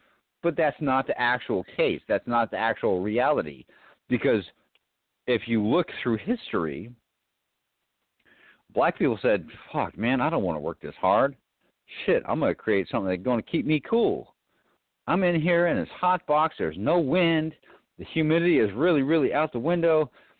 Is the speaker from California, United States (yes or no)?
yes; California, United States; now in Virginia, United States; In my view, again, I came from California. I now live in Virginia.